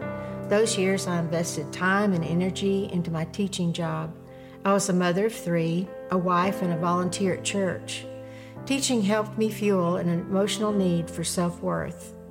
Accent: College Station, Texas, United States; I was raised in College Station as the youngest of 4 kids.

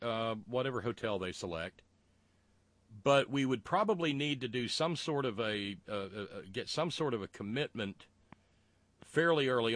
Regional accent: the South, United States; now in West Virginia, United States; I live in West Virginia. Oh, please, really? Soggy? I was raised in the South.

